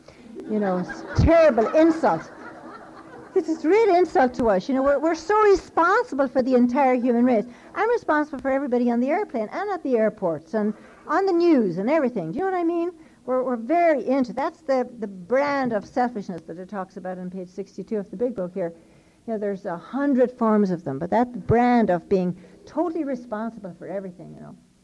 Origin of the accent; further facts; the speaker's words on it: Ireland; Now, being Irish and very reticent and private and all